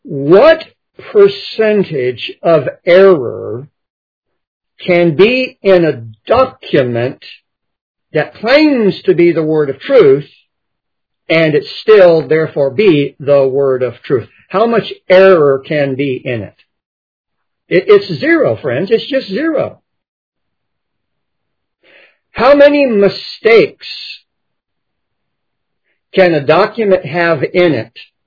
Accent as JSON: {"language": "English", "region": "Texas", "country": "United States", "said": "I'm not all highfalutin and everything, and I'm from Texas, you know, my boots, and I got my cowboy hat every once in a while"}